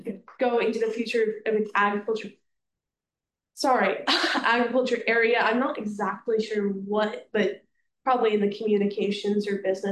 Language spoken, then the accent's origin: English; Palo Verde Canyon, California, United States; I'm from Palo Verde Canyon, and I'm 16 years old